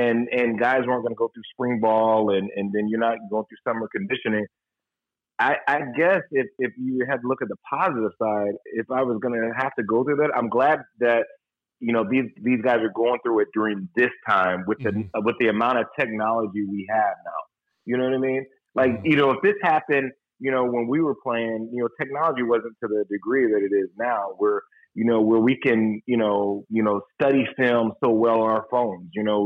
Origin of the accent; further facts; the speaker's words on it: Houston, Texas, United States; growing up in Texas and running and getting in shape in Texas.